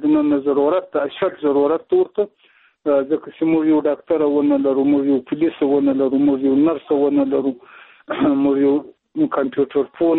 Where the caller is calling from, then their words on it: Shajoy, Zabul, Afghanistan; د زابل ولایت د شاجوی له ولسوالۍ سره په اړیکه کښې یم